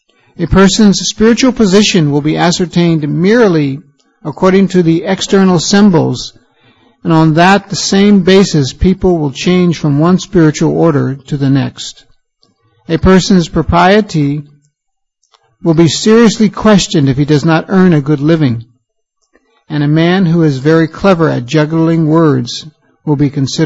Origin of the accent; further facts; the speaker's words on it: New York, United States; I happened to be looking on the internet the other day at my hometown, and Krishna Kripa will know this. We're from the same area in upstate New York